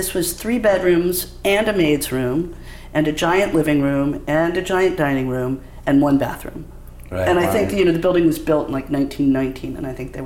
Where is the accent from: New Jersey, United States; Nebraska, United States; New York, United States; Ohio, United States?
New York, United States; Manhattan; I did, but I also think, you know, because I grew up in Manhattan, I could walk to the cinema, and that's what we did for fun.